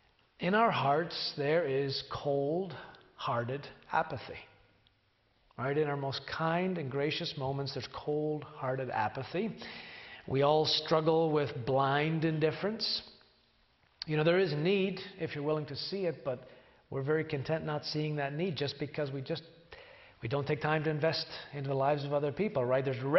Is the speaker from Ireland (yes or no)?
yes; Ireland; born there; I grew up for a short time I was born in Ireland.